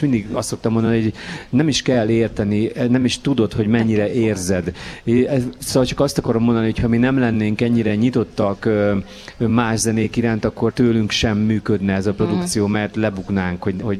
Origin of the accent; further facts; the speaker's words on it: Hungary; ez nagyon hiteles megint csak, hiszen magyarok vagyunk, és ő meg nagyon-nagyon fontos magyar zeneszerző